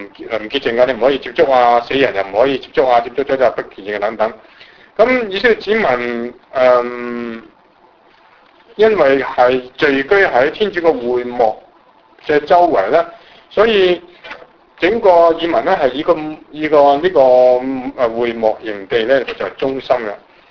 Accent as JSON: {"language": "Chinese", "country": "China", "said": "其实这个这样的现象呢好像跟我们中国人差不多啦"}